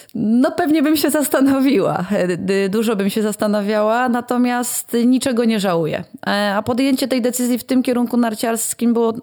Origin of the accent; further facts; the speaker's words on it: Karpacz, Lower Silesian Voivodeship, Poland; jestem z gór, może nie z jakichś wysokich, bo z Karkonoszy i Karpacz to jest są to moje rodzinne strony, więc tutaj spędzałam swoje dzieciństwo i swoje dorastanie